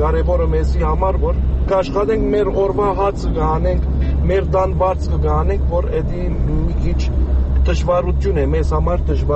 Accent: Syria; որ սիրիահայ ենք

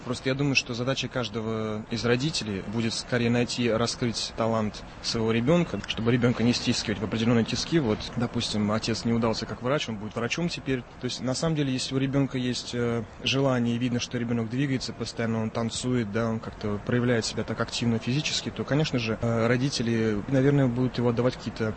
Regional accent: Saint Petersburg, Russia; now in Moscow, Russia; Я не приехал из Петербурга прямо сразу же в Москву.

